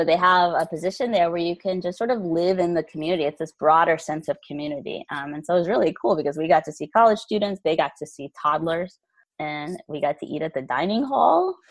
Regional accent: Ohio, United States; now in Charlottesville, United States; I'm actually from Ohio. I'm the youngest of three girls, grew up there, and actually ended up in Charlottesville

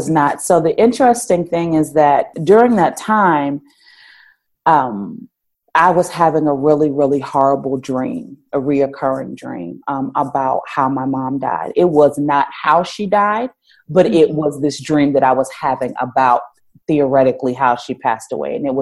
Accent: Philadelphia, Pennsylvania, United States; also born or lived in Indiana; So we are originally from Philadelphia. We were living in Indiana at the time.

